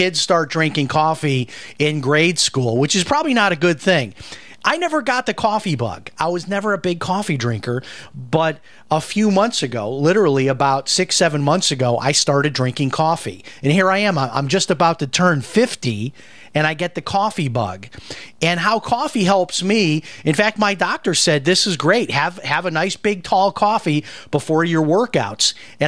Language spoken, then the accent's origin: English; Chicago, Illinois, United States; I grew up in Chicago and I never drank coffee, and everyone around me drank coffee.